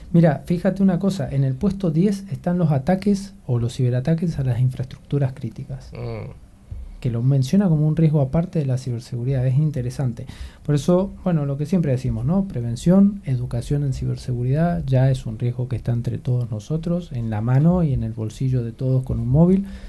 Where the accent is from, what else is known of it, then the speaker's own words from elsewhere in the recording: Argentina; Somos pioneros los argentinos, quizá, pero que está pasando.